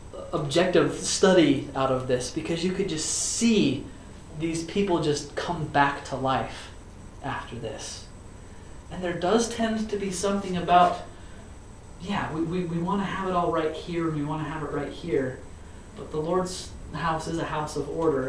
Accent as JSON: {"language": "English", "region": "Utah", "country": "United States", "tie": "born or raised there"}